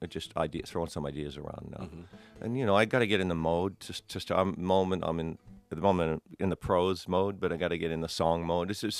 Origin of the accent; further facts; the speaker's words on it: Australia; Actually, being an Australian, I've never toured Australia as a solo artist, which is kind of weird.